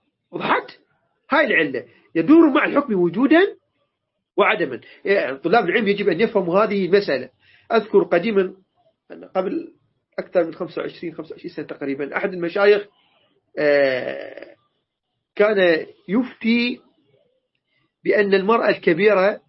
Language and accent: Arabic; Iraq; moved away; احنا ما هاجرنا من العراق بطرا، ما هاجرنا إلا ما رأينا الضيم والخوف والمشقة، والله كنا نعيش في العراق برعب.